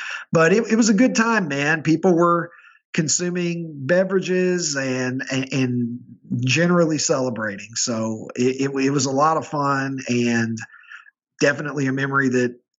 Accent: Kentucky, United States; And I was from Kentucky, so we're just fucking lucky that I wasn't wearing a coonskin cap and overalls and shit.

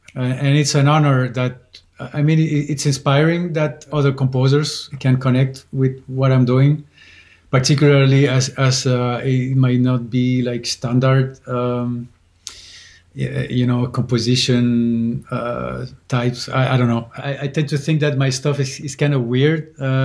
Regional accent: Santiago, Santiago Metropolitan Region, Chile; in Chile, when you're from the capital, I'm from Santiago, and it's a big city, and it was like, you know, it's like a 7 or 8 million people, and it's very chaotic.

